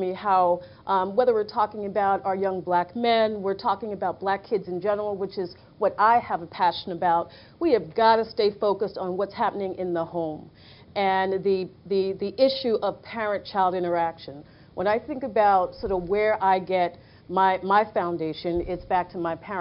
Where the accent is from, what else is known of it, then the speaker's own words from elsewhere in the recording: Long Island, New York, United States; I grew up in Long Island, New York.